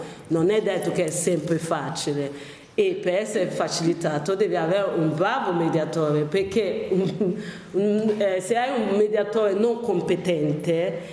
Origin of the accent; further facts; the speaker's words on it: Nigeria; Italian is a second language; A me piace, mi piace tanto parlare proprio della mia cultura, del mio paese, ma non lo parlo solo nel modo positivo, eh. Penso che se mi sentono in nigeriano veramente mi urlano contro